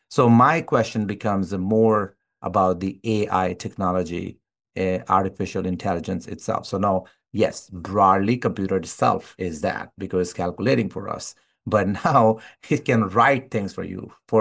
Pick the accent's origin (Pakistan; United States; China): Pakistan; It was the same thing when I was born and raised in Pakistan.